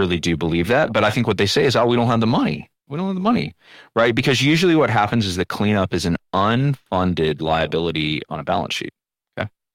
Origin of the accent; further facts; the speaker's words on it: United States; My wife and I grew up in the States.